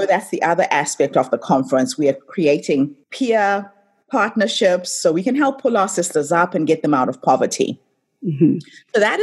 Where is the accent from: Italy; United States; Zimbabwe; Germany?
Zimbabwe; I come from Zimbabwe